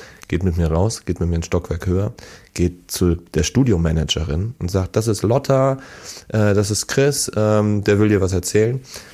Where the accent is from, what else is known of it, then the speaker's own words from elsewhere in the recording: Hamburg, Germany; die spielen in 3 Tagen in Hamburg in meiner Heimatstadt.